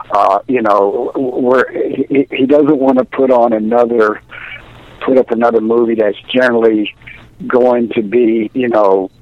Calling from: Gatlinburg, Tennessee, United States; I'm calling you from Gatlinburg, Tennessee.

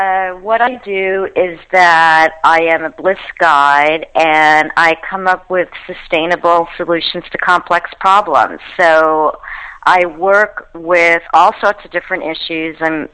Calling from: Santa Monica, California, United States; I'm calling in from sunny Santa Monica.

